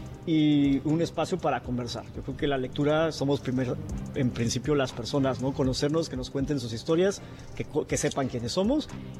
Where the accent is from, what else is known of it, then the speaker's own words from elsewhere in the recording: Tijuana, Baja California, Mexico; como mexicanos dentro del país, Tijuana, nuestra ubicación geográfica puede jugarnos mucho en contra.